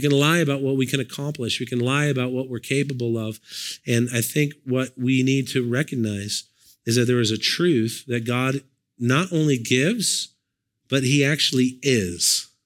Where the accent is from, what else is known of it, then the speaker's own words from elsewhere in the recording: United States; I'm so thankful I'm an American.